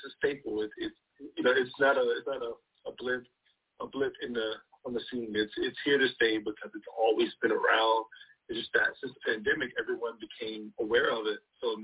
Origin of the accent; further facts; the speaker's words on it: United States; born there; So I'm from Jamaica. My family's from Jamaica. I was born here in the U.S. I'm a dual citizen in Jamaica.